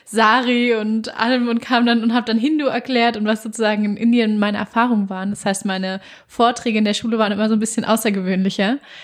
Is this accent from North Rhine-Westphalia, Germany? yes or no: no; Berlin, Germany; Ich bin gebürtige Berlinerin, wohne auch nach wie vor in Berlin